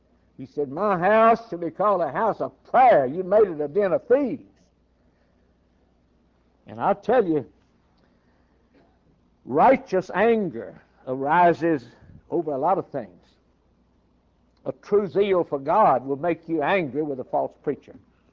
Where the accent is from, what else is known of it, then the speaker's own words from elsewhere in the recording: Ireland; And I'm an Irishman, so I know something about anger.